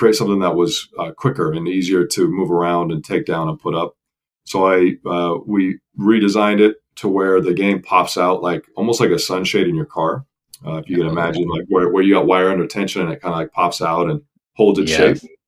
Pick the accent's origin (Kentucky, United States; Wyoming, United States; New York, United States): Wyoming, United States; I grew up fly fishing. I grew up in Wyoming. So I grew up, I didn't do as much spin casting. I did a lot of fly fishing on rivers and streams.